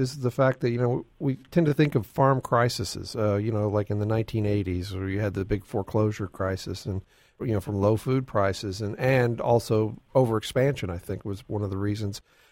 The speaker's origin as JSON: {"language": "English", "region": "Texas", "country": "United States", "tie": "born or raised there", "said": "As somebody growing up in West Texas, I spent some time in Western Oklahoma working on a family farm."}